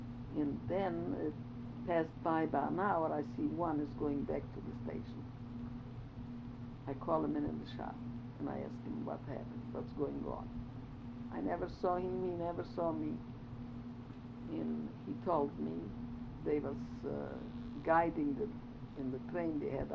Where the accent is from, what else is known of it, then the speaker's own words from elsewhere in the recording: Romania; see, I told you I'm from Romania.